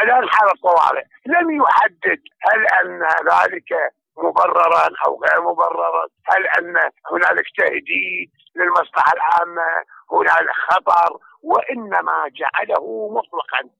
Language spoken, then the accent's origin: Arabic; Iraq; واعتيادي أن كل خطوة عندنا في العراق يعلق عليها السياسيون